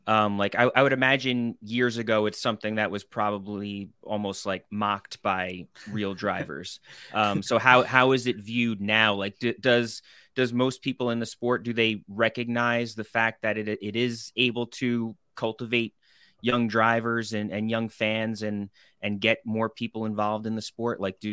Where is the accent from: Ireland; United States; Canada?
United States; Long Island, New York; So I grew up on Long Island